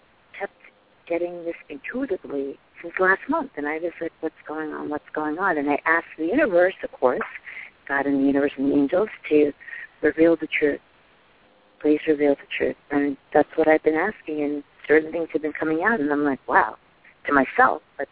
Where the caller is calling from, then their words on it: New York, United States; I'm calling from New York.